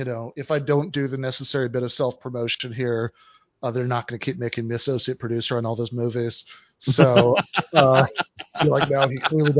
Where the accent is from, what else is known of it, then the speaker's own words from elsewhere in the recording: Michigan, United States; But anybody who's watching in my home state in Michigan